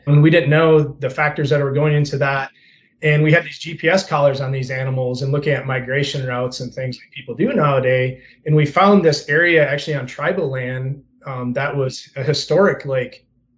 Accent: St. Charles, Michigan, United States; So I grew up actually in St. Charles, Michigan, about half an hour southwest of Saginaw. Folks know that's that small little town, and grew up, we had 5 acres and a pond

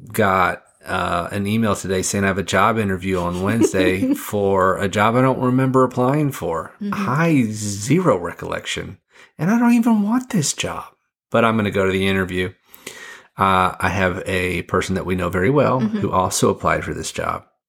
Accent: Fiji; I came from Fiji. See, the thing is, in Fiji, Christmas Day is not that big a deal. It's Boxing Day.

